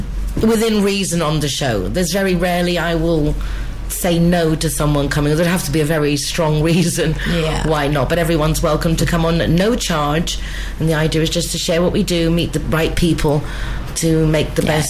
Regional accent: England, United Kingdom; now in Marbella, Spain; I'm English

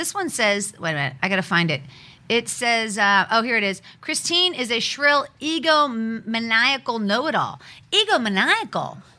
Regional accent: Pittsburgh, Pennsylvania, United States; Oh, I see, because we're both from the Midwest. So I talk about Pittsburgh, maybe in a derogatory way. You talk about Milwaukee. Well, no, we both love our hometowns.

